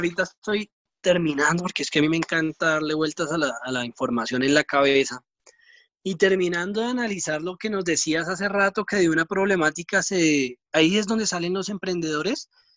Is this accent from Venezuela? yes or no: no; Colombia